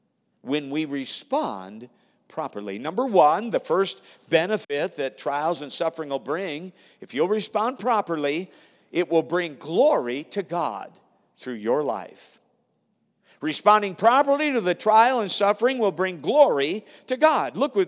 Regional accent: Minnesota, United States; from my farm boy days, growing up in Minnesota, to the Marine Corps

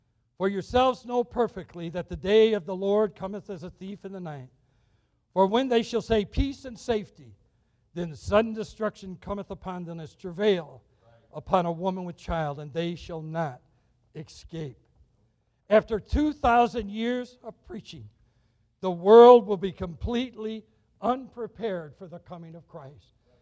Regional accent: Chicago, Illinois, United States; I came from the Chicago area.

